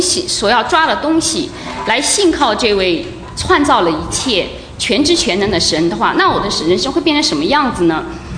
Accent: Kunming, Yunnan, China; moved away as an adult; now in United States; 来自美丽的春城昆明。我是出生在一个军人的家庭，所以是从小是受无神论的教育长大的。

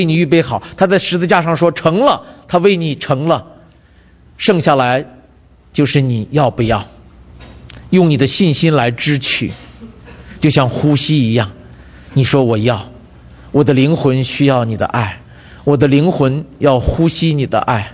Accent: China; 祝福我们中国人，因为你祝福神州的日子已经来临了，而且你是借着祝福我们一个一个的中国人来祝福这个民族。

